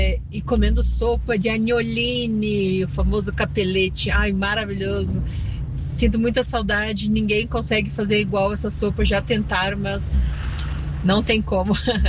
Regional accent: Rio Grande do Sul, Brazil; Meus nonos, né? Que a gente é do Rio Grande do Sul.

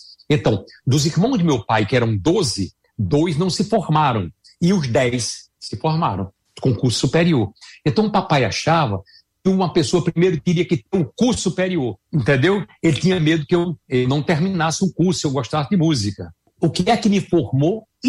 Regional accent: São Bento do Una, Pernambuco, Brazil; also born or lived in Recife; Eu sou um cara que eu sou de São Bento do Una, Pernambuco, Agreste.

